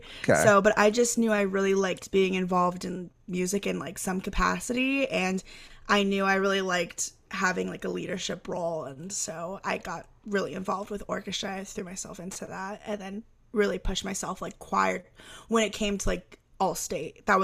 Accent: Houston, Texas, United States; Yes, I grew up in Houston, Texas.

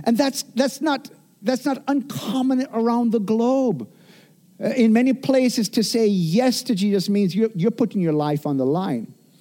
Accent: Jamaica; I grew up in Jamaica. It's a Christianized nation

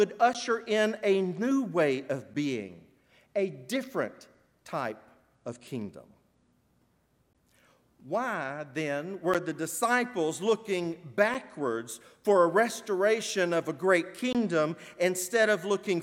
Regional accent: Wright, Arkansas, United States; also born or lived in Little Rock; I was in a tiny rural community called Wright, Plumbau.

